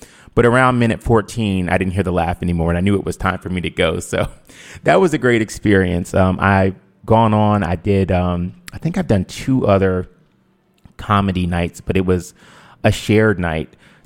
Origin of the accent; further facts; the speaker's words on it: Cleveland, Ohio, United States; Well, most of you might know that I'm from Cleveland. You know, I was born in Cleveland.